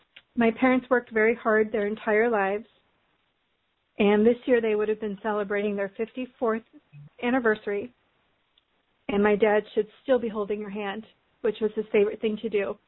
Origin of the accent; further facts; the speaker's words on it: Nebraska, United States; Just in my home state of Nebraska, a man and his granddaughter perished just weeks before my parents.